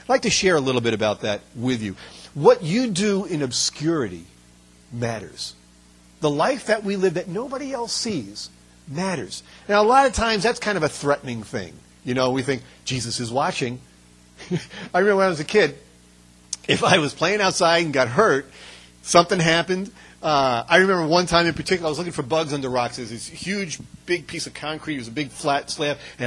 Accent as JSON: {"language": "English", "town": "Brooklyn", "region": "New York", "country": "United States", "tie": "born or raised there", "said": "even though I was born in Brooklyn and we come from New York."}